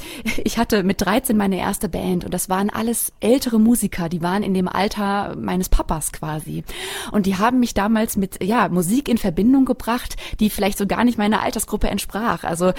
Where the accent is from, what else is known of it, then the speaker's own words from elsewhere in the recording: Sinn, Hesse, Germany; ich war 12, da habe ich das erste Mal in meinem Heimatdorf Sinn auf der Bühne gestanden